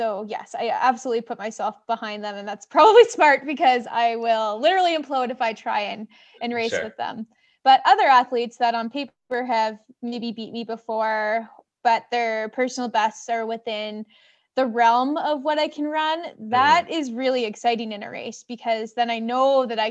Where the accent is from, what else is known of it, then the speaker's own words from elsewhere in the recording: Alberta, Canada; I'm from Alberta, which is like track isn't quite as deep in Alberta as somewhere like Ontario, a different province with a huger population.